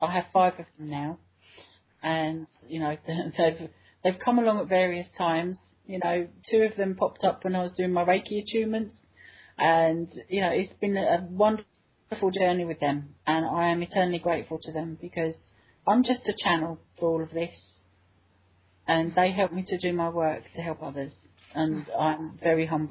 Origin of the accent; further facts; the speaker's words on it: England, United Kingdom; I'm English, but I haven't had all my lives in England. That mm-hmm. just happens to be where I was born this time.